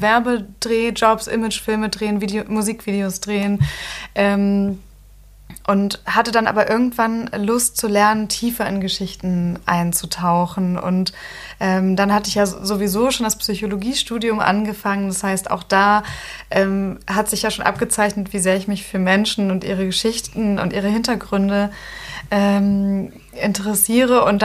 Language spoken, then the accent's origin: German; Hamburg, Germany; Hamburg wird immer meine Heimatstadt sein.